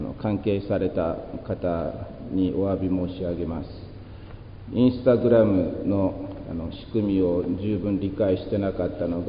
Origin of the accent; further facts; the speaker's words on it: Shin-Kamigoto, Nagasaki, Japan; 私は上五島出身、彼は下五島の出身、慣れた土地の地区長でもよかったと思うのです